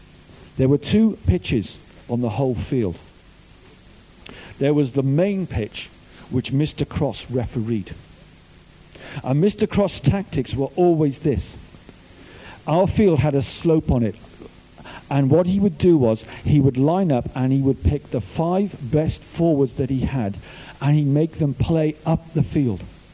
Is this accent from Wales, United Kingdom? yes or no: yes; Cardiff, Wales, United Kingdom; now in Brighton, United Kingdom; I'm from Cardiff. I now live in Brighton. I now work at the Fountain Youth Centre in Brighton, where I'm the youth minister. I grew up in Cardiff, and my primary school was called Reader Penai Junior School.